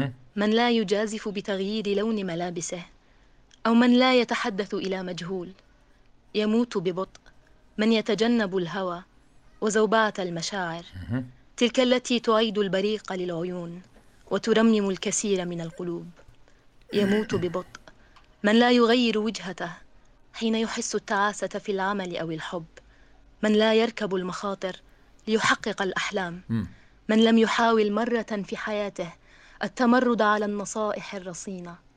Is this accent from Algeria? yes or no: yes; Algeria; من الجزائر.